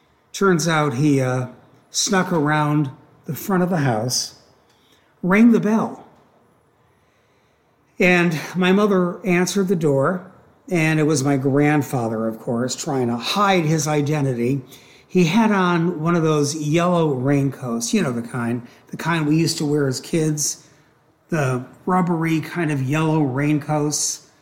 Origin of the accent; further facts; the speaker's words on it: Cleveland, Ohio, United States; I'm from Cleveland, Ohio.